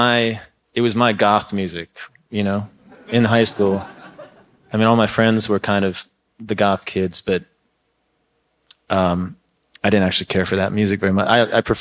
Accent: Lake Bluff, Illinois, United States; Well, I grew up around Chicago, north of Chicago, in Lake Bluff, Illinois.

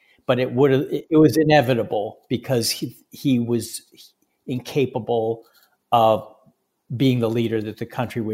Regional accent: United States; This was, for me, a new experience as an American, but I remembered it from my reporting in countries like Iraq.

